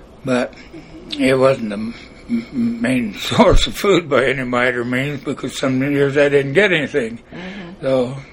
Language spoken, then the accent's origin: English; Collinsville, Oklahoma, United States; born there; Where I was born? I was born in Collinsville, Oklahoma, 1916.